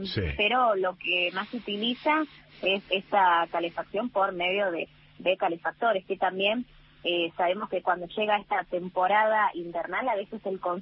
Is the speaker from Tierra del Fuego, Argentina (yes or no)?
yes; Río Grande, Tierra del Fuego, Argentina; also born or lived in Buenos Aires; yo soy fueguina, nacida acá